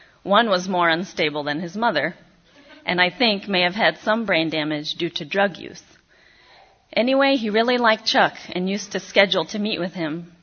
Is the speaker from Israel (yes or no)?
yes; Israel; Growing up in Israel, I did not have any of my extended family around.